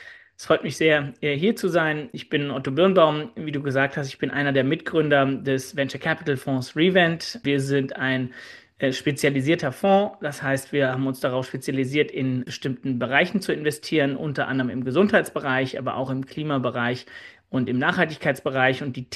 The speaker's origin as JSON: {"language": "German", "region": "Berlin", "country": "Germany", "tie": "born or raised there", "said": "ich bin in Berlin aufgewachsen, war dann 10 Jahre im Ausland und investiere seit 2014 wieder aus Berlin heraus in Startups"}